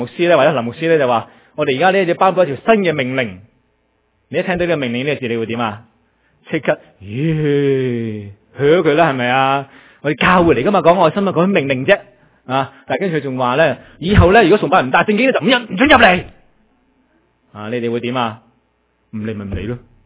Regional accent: China; 系咪我哋都系中国人啊？

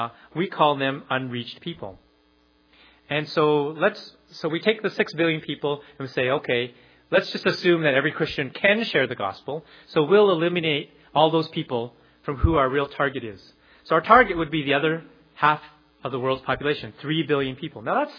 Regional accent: Calgary, Alberta, Canada; when I was growing up in Calgary

